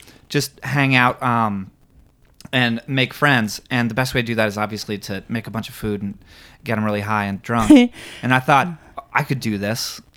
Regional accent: Fitchburg, Massachusetts, United States; I'm from Fitchburg, Massachusetts.

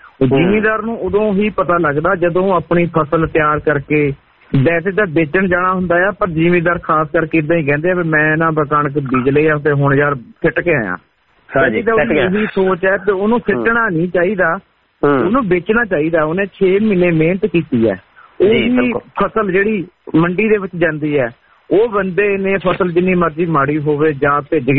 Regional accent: Jattpur, Punjab, India; ਸਾਨੂੰ ਮਲਕੀਆ ਸਿੰਘ ਪਿੰਡ ਹੈਗਾ ਜੀ ਮੇਰਾ ਹਾਜੀਪੁਰ ਲਹਿਰਾ ਪਹਿਲਾਂ ਪਿੰਡ ਹੈਗਾ ਸਾਡਾ ਜੱਟਪੁਰ ਬਲਾਚਰ ਦੇ ਕੋਲ ਇੱਧਰ ਅਸੀਂ 15-16 ਸਾਲ ਤੋਂ ਜ਼ਮੀਨ ਇੱਧਰ ਮੁੱਲ ਲਈ ਸੀ

